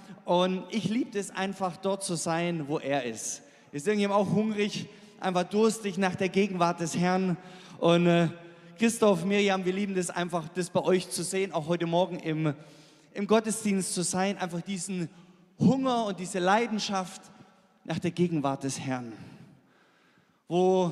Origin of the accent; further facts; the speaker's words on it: Baden-Württemberg, Germany; jetzt für mich als Schwabe